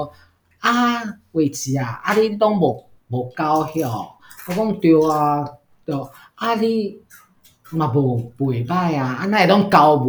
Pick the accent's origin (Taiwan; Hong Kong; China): Taiwan; New Taipei; 我是地虎人呐、啊。天龙国是指台北市，我是新北市，所以我是地虎人。